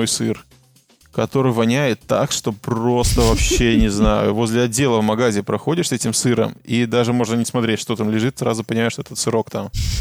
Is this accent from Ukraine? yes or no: no; Belarus; now in Prague, Czech Republic; ну, я из маленького города, и когда я уезжал еще из Минска, там не было такого обилия разной вьетнамской, китайской, там, я не знаю, индийской еды